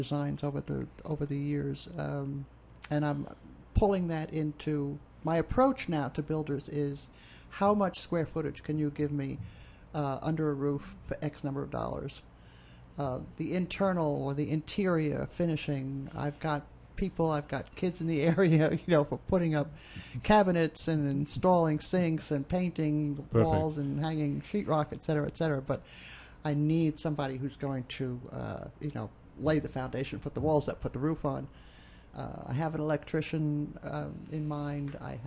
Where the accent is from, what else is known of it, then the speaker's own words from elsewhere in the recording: New York City, New York, United States; I'm a New Yorker.